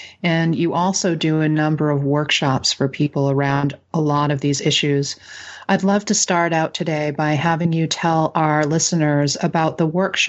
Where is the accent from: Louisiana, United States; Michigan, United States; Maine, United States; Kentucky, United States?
Maine, United States; Welcome and greetings to you in my native language. I'm coming to you from my home in the Dawn Land in Bunawabskik Territory, in and along the shores of the beautiful Penobscot River in central Maine.